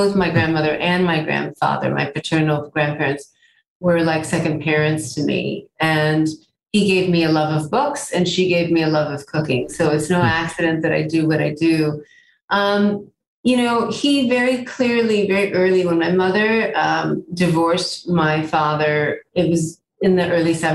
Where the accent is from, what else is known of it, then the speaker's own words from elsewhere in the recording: United States; I'm not traditionally Asian anymore. I'm an American. I grew up here, you know